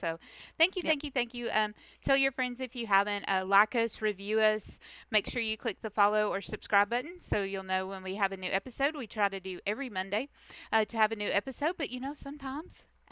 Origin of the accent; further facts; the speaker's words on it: Tennessee, United States; Erin and I, we grew up in East Tennessee. We live separately now. Erin's up in Missouri, and I'm still in Tennessee somehow.